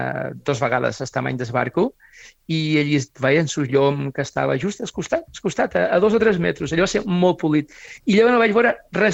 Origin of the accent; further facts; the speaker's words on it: Formentera, Balearic Islands, Spain; now in Barcelona, Spain; jo encara que fa molts anys que visc a Barcelona, jo som de Formentera